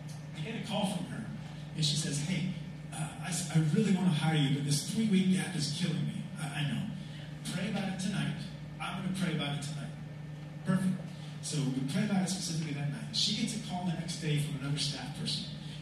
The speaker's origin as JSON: {"language": "English", "region": "California", "country": "United States", "said": "I'm from SoCal. I don't know anything about Santa Cruz."}